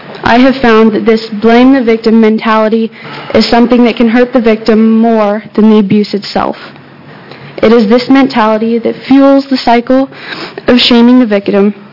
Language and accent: English; Eugene, Oregon, United States; I'm 16 years old, and I'm from Eugene, Oregon.